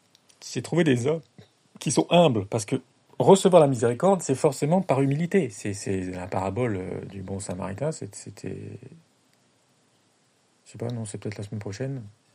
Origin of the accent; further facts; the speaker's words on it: France; J'habite pas en Chine. Je plains les Chinois. J'aimerais pas être Chinois. Hein. Mais bon, je suis français.